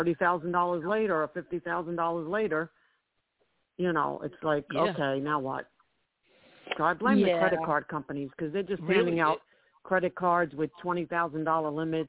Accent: New York, United States; Having grown up near the coast, you know, I grew up on Long Island.

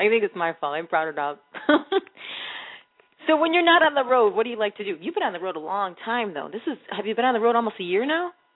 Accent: Chicago, Illinois, United States; I grew up here all my whole life, born and raised in Chicago.

